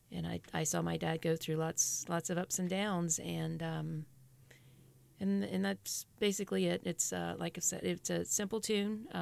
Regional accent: Louisiana, United States; I am originally from Louisiana. I'm born and raised. I'm a Cajun girl from down south.

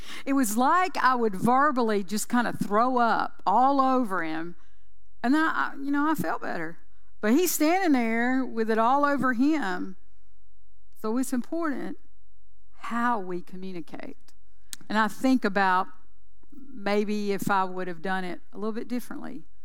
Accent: North Carolina, United States; moved away as an adult; I'm from North Carolina. And so I left North Carolina. Did you hear me say North Carolina? Two hours from the mountains, 3 hours from the beach. That's my home.

